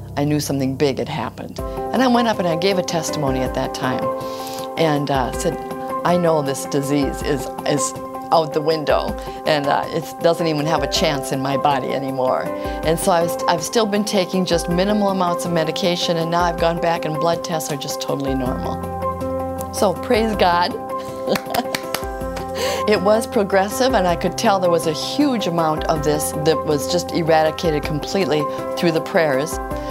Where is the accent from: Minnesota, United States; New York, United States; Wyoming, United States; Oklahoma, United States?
Minnesota, United States; Hastings; I'm from Hastings, Minnesota.